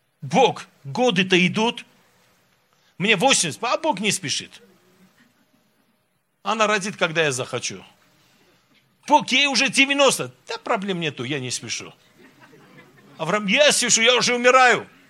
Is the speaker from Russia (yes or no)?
no; Armenia; Мы армяне, знаете, мы какие? Мы солнце не очень любим.